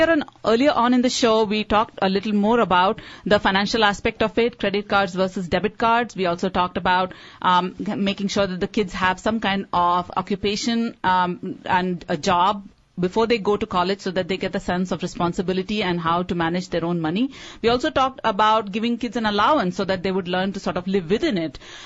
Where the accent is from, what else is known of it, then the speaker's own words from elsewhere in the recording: India; which I think, again, as Indian parents, we don't give our children too much of that opportunity to do that.